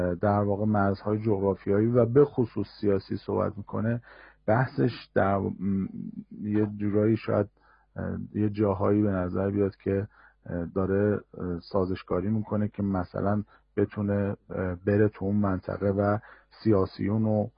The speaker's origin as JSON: {"language": "Persian", "country": "Iran", "said": "شاید مثل من که از ایران اومدم"}